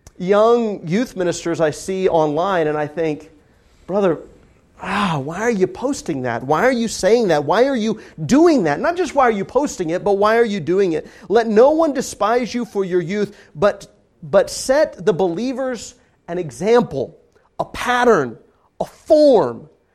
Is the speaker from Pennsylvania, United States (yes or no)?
no; Kansas, United States; I grew up in Kansas, and the Lord's church is very few and far between up there